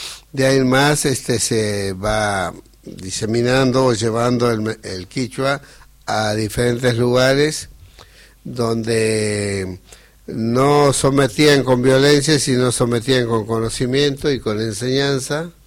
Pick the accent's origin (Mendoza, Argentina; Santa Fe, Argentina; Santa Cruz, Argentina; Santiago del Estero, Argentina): Santiago del Estero, Argentina; Mistol Bajo; born there; Yo nací en un paraje que se llama Mistol Bajo, que queda, para que se ubiquen, entre Atamisqui y Loreto, digamos.